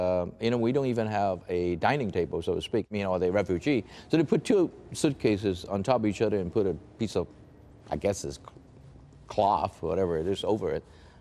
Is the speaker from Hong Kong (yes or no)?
yes; Hong Kong; English is a second language; Well, actually, I came from a relatively poor beginning because my parents, although my fathers are quite educated, but they were refugee from China.